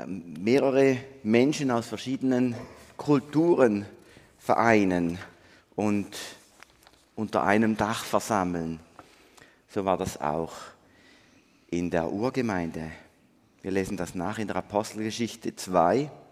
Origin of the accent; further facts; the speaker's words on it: Berg, Eastern Switzerland, Switzerland; also born or lived in Basel / Aargau / England / Austria; Ich selber bin ja wirklich so ein richtiger Ostschweizer. Ich komme aus Berg, bin aber dann zwischendrin mal nach Basler Luft schnuppern gegangen, Aargauer Luft, dann bin ich englische Luft schnuppern gegangen, österreichische Luft und dann sind wir wieder hier gelandet